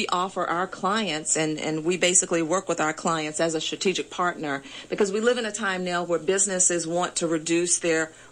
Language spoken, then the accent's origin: English; Raleigh, North Carolina, United States; Back in Raleigh, Durham, North Carolina, my hometown.